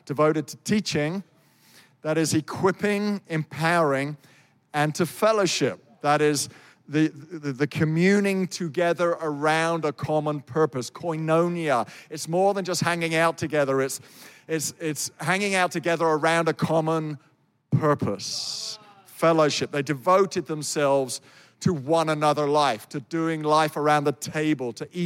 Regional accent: United Kingdom; I'm a Brit.

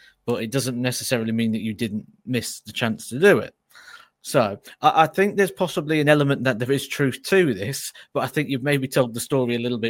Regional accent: Rossington, Yorkshire and the Humber, United Kingdom; now in Daventry, United Kingdom; I'm from Rossington, South Yorkshire, near Doncaster. That's my home place. I relocated to Daventry.

